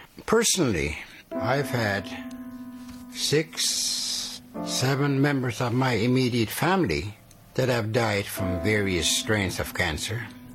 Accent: Nova Scotia, Canada; I am from the Moose Clan. I am from Mi'kma'ki, the Mi'kmaq territory

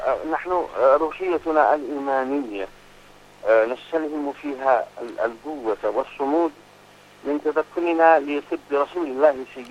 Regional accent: Yemen; بلدنا اليمن

